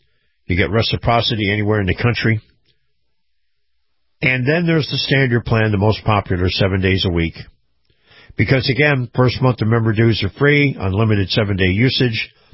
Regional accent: New York, United States; and I'm from New York, too, but I grew up with Indians, American Indians. I was right there on the edge of the Onondaga Indian Reservation where we were born and brought up with the fruit farm that we had there.

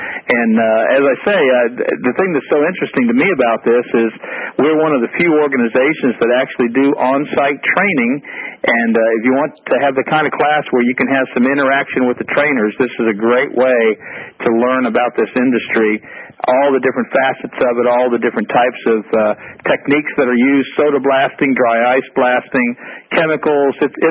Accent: Louisiana, United States; and then, of course, I'm here from Louisiana.

